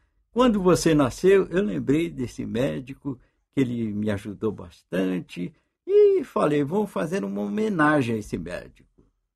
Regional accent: São Paulo, Brazil; born there; Eu nasci em São Paulo.

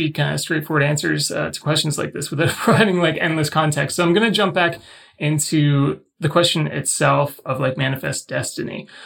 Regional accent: Six Nations of the Grand River, Ontario, Canada; from Six Nations of the Grand River Territory.

